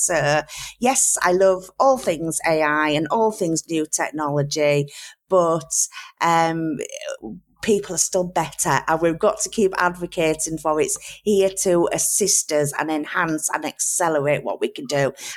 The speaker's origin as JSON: {"language": "English", "region": "Yorkshire and the Humber", "country": "United Kingdom", "accent": "Yorkshire", "said": "I'm in Yorkshire, in England, in my very Yorkshire accent, which is not that great for podcasts, but we'll see how we go."}